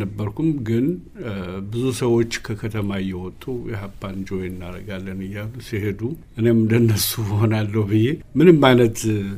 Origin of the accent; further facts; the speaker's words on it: Dabat, Amhara, Ethiopia; also born or lived in Janora; አክቹዋሊ የተወለድኩት ጃኖራ የሚባል ቆላ ቦታ ነው፣ ጎንደር ክፍለ ሀገር ውስጥ ያለ ነው። ግን ያደግኩት ዳባት ነው። ጃኖራ አንድ በዳባት ወረዳ ውስጥ ያለ ቦታ ነው። በልጅነቴ በ3 ዓመቴ እዛ ዳባት መጥቼ እዛ ነው ያደግኩት።